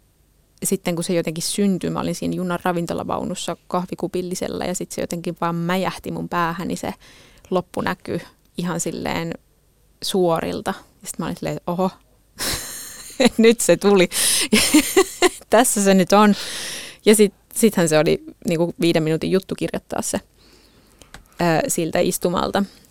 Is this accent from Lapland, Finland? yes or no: no; Valkeakoski, Pirkanmaa, Finland; koska mähän olen syntynyt Valkeakoskella. Ja olen siis kasvanut ihan tehtaan naapurissa. Et mun syntymäkoti on ollut siinä Valkeakosken Tervasaaren paperitehtaan kadun toisella puolella.